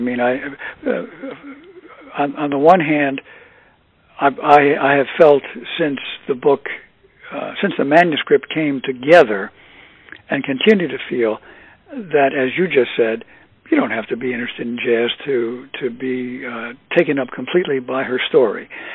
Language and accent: English; East Coast, United States; I grew up on the East Coast, and I've been to many concerts, many jazz clubs in New York.